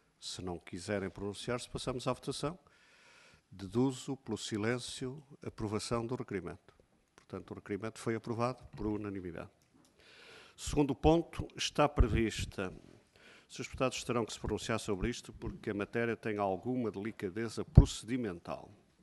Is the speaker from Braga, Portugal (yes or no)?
yes; Guimarães, Braga, Portugal; now in Porto, Portugal; Não, eu sou do Porto, ou melhor, sou de Guimarães, vivo no Porto e estou em Lisboa.